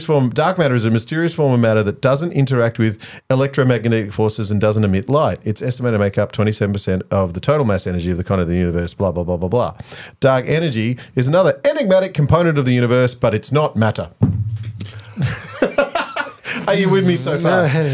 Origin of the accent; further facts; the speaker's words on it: Victoria, Australia; accent: rural Victoria; Yes, right? Rural. Yeah, I can talk farmer. I can talk farmer. I can drop it down there. Or I can even talk Queenslander if you want.